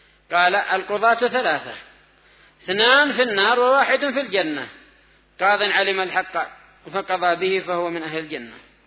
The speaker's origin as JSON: {"language": "Arabic", "country": "Yemen", "said": "أما عندنا في اليمن فالقضاء حال يرثى له، ولا سيما مع هذا التفلت الأمني يا إخوان"}